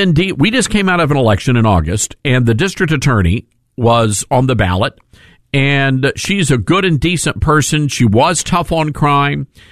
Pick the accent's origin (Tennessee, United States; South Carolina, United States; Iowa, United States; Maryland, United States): Tennessee, United States; Memphis; I was rather surprised to hear Tucker Carlson talking about my hometown. And right now, if you go on the Fox News website, which I don't encourage you to do, I want you to listen to us. But if you do, you would see that Memphis, Tennessee is the number one story